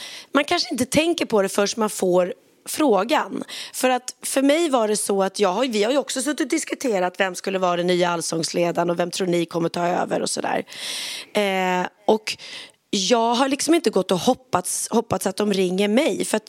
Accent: Sweden; now in Spain; då kan jag vara hemma i Sverige på somrarna mycket mer, vilket gör att jag kan umgås med mina föräldrar mycket mer.

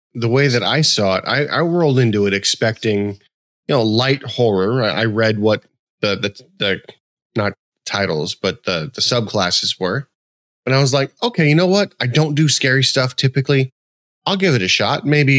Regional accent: West Coast, United States; I grew up on the West Coast.

